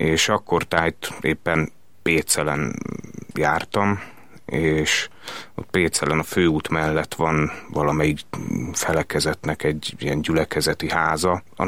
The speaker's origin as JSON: {"language": "Hungarian", "town": "Gödöllő", "region": "Pest", "country": "Hungary", "tie": "born or raised there", "said": "Én Mária besnyői születésű vagyok, Gödöllő Mária besnyői részén születtem. Egész pontosan a Mária besnyői, most már bazilika, akkor még Kegyhely tövében nőttem föl a Hétház utcában, ami közvetlen ott a Kegyhelynek a terén"}